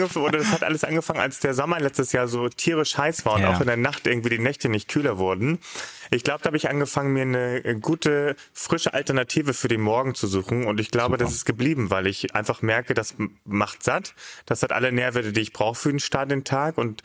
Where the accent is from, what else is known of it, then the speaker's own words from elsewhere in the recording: Hamburg, Germany; Ich bin ja auch Hamburger jung